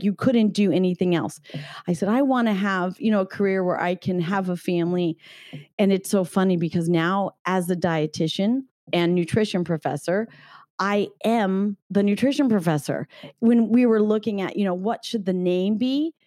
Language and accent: English; California, United States; I don't even know that I grew up in Northern California.